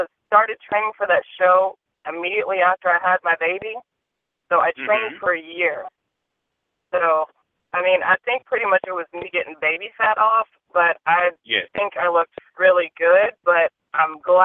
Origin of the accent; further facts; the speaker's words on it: Columbus, Ohio, United States; Yes, I am from Columbus, Ohio, but it's also a national qualifier, so I wanted to do I wanted to do a show at home that was a national qualifier